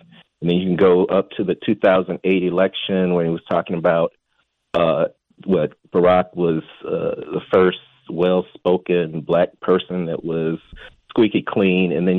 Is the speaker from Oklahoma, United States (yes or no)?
no; Milwaukee, Wisconsin, United States; I'm from Milwaukee, Wisconsin.